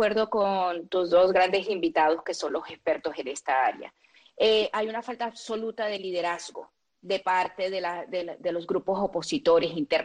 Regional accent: Colombia; born there; Y siendo nacida en Colombia, te voy a hacer una gran comparación. Mi país se ha desangrado en una guerra civil.

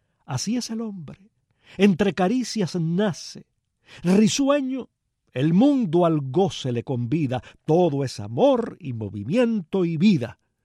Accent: Palma Soriano, Santiago de Cuba, Cuba; now in Miami, United States; Aunque yo abandoné Palma Soriano, mi pueblo, hace muchos años, saber de Palma, tener noticias suyas, sigue siendo para mí, señoras y señores, motivo de gran alegría.

